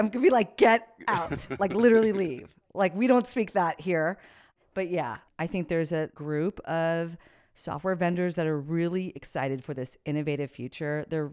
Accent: United States; I'm a forward-looking girl. I look forward 90 days. And I'm an American.

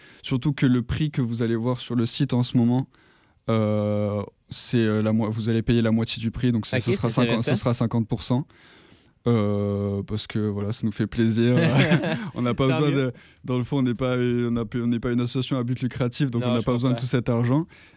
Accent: France; Par exemple, moi, je viens de France, donc j'avais vraiment aucun équipement de montagne.

